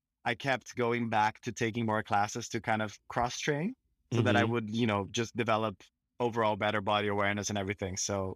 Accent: Brazil; moved away as an adult; also born or lived in London, United Kingdom; So I was born in Brazil, lived there. Like, I lived all over the place, actually.

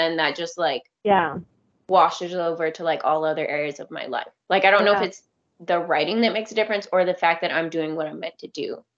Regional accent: United States; But I was like, I want to do something American because I'm American.

